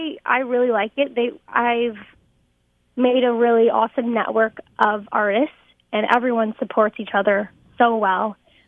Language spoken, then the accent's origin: English; Canada; I am a Canadian country artist based out of Toronto right now.